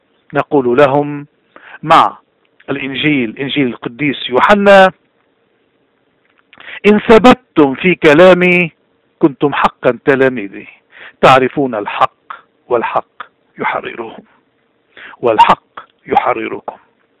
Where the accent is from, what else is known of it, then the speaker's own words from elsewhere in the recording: Lebanon; تسلحنا به كلبنانيين منذ 7000 سنة ولازلنا